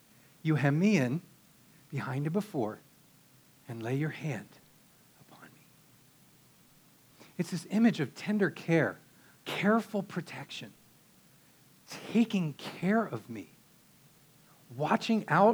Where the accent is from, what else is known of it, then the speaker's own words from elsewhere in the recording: Pennsylvania, United States; now in Texas, United States; In Texas, we don't get to do this very often because the summers are so hot. But where I grew up in Pennsylvania, we did this almost all summer long.